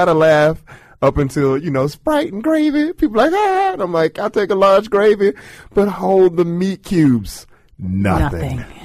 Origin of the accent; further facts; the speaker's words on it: the South, United States; So basically the joke is that, you know, I grew up in the South.